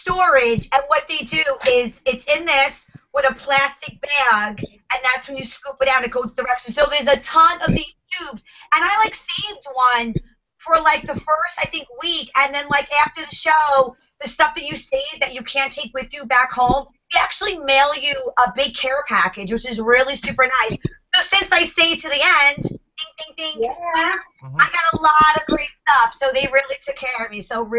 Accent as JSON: {"language": "English", "region": "New York", "country": "United States", "said": "because I'm crazy New Yorker."}